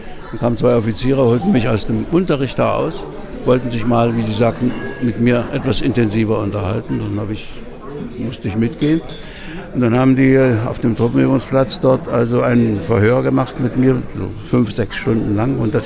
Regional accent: Saxony, Germany; now in Berlin, Germany; Also ich bin ja nicht hier in Berlin geboren. Ich habe meine Kindheit nicht hier verbracht, sondern in Sachsen.

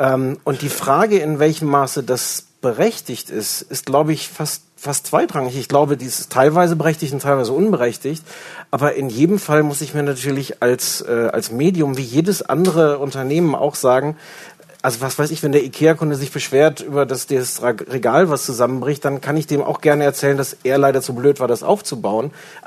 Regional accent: Osnabrück, Lower Saxony, Germany; Das war irgendwie wo das Krankenhaus ist, wo ich geboren bin, aber nicht, wo ich groß geworden bin. Und es ist dann einfach ein Vorort von Osnabrück.

